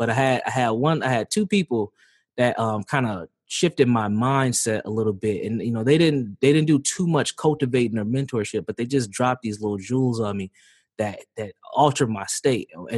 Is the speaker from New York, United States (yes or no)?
no; St. Paul, Minnesota, United States; Born and raised in St. Paul, Minnesota. Yes, we do have black folks out here.